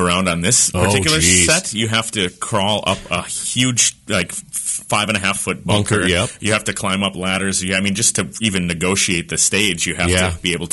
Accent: Minnesota, United States; I'm from Minnesota, and so I work a lot with Minnesota Opera.

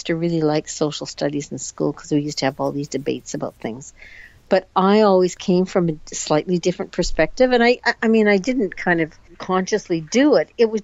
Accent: Canada; because I come from Canada and I speak a little bit different

